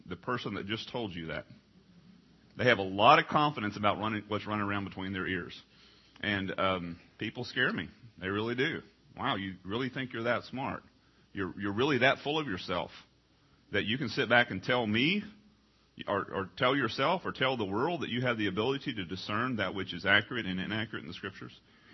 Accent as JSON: {"language": "English", "region": "Texas", "country": "United States", "said": "I'm a redneck. You know, I'm from East Texas, and we just think real concretely."}